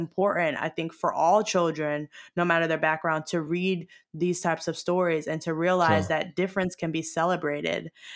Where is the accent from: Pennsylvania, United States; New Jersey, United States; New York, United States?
New York, United States; I'm a New Yorker. I'm a Black woman. I'm, you know, the granddaughter of Southern Black folks.